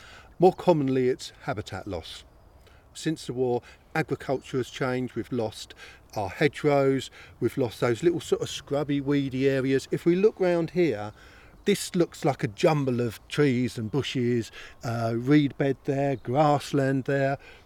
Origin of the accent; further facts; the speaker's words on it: London, United Kingdom; As a Londoner